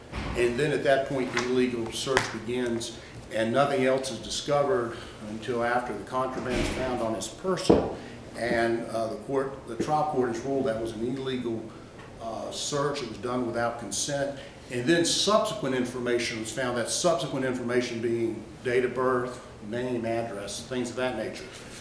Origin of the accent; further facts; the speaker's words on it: Danville, Virginia, United States; I'm attorney from Danville, Virginia.